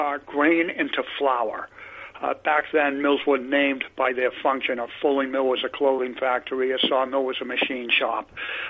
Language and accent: English; Boston, Massachusetts, United States; now in Plymouth, United States; Well, I grew up in the area. I was born in Boston, and I've lived on the South Shore of Boston my whole life.